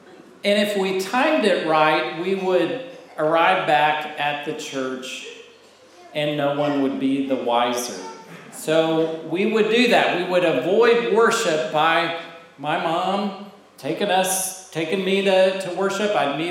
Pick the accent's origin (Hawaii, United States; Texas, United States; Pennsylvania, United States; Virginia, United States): Texas, United States; Dallas; I grew up in Dallas.